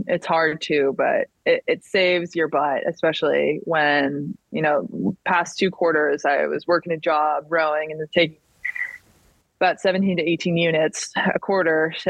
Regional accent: California, United States; I grew up in Sonoma County, which is just one of the most beautiful counties.

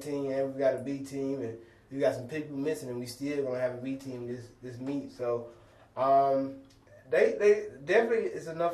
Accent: Georgia, United States; Personally, for me, I'm from Georgia, so it was nice to be closer to home.

